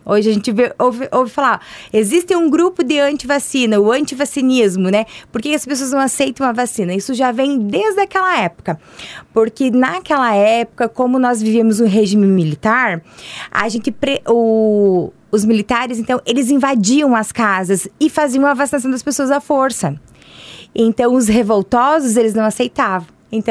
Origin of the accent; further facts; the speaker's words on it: Pirapó, Rio Grande do Sul, Brazil; Pirapó, Rio Grande do Sul.